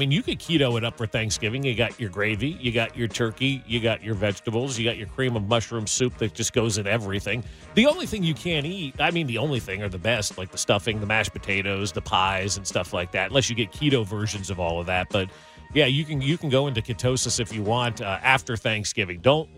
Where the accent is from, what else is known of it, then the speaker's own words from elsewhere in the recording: New York, United States; Growing up outside of New York, I used to go with my sister all the time and stand on the streets and watch those balloons